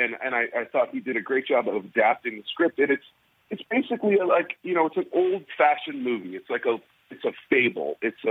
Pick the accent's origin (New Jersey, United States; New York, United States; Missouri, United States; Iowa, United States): Missouri, United States; St. Louis; Now, I'm not from Illinois. I'm from St. Louis, but there's a friendly rivalry, yada, yada.